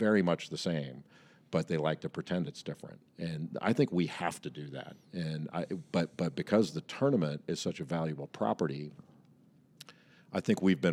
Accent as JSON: {"language": "English", "town": "Los Angeles", "region": "California", "country": "United States", "tie": "born or raised there", "moved": "yes", "lives_now": "North Carolina, United States", "said": "You know, growing up in Los Angeles, I would have loved to have stayed home. I would have loved, like, I miss California every day. I live in North Carolina now, and, you know, my wife's an East Coaster, and so we decided to stay East."}